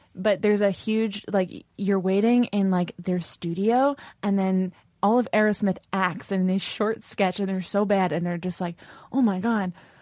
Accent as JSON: {"language": "English", "town": "Boston", "region": "Massachusetts", "country": "United States", "tie": "born or raised there", "said": "They're from my hometown, for crying out loud."}